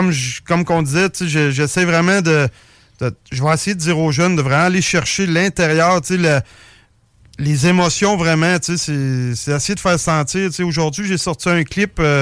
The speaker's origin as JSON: {"language": "French", "town": "Saint-Tite", "region": "Quebec", "country": "Canada", "tie": "born or raised there", "said": "Il est descendu vraiment dans mon patelin ou la Côte-Sorbe à Saint-Tite."}